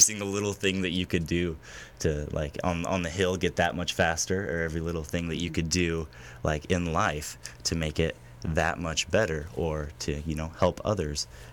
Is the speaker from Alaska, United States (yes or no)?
yes; Homer, Alaska, United States; Well, originally I was born and lived the first 8 years of my life in Homer. And I love Homer. I love fishing. I grew up on a farm, 640 acres.